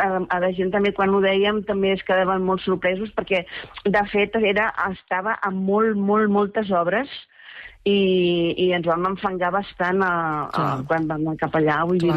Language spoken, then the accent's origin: Catalan; Barcelona, Catalonia, Spain; Mira, jo soc de Barcelona, he viscut sempre a Barcelona i treballava al carrer Provença